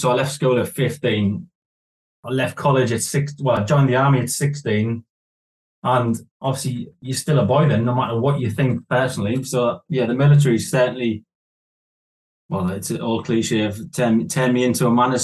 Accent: Hartlepool, North East England, United Kingdom; I'm originally from Hartlepool, which is, I don't know, it's a bit of a sort of seaside town. Used to be docks there, but was never really anything there growing up.

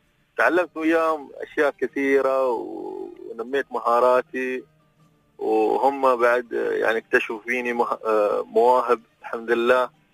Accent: Fujairah, United Arab Emirates; أنا طبعا من الفجيرة

